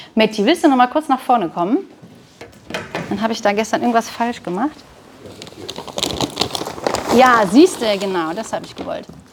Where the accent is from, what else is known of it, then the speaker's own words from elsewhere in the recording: Mönchengladbach, North Rhine-Westphalia, Germany; also born or lived in Viersen; Also, ich bin in Viersen geboren. Wer nachgucken möchte, in meinem Pass steht tatsächlich geboren in Viersen, dann aber gezogen nach Mönchengladbach, in Mönchengladbach aufgewachsen.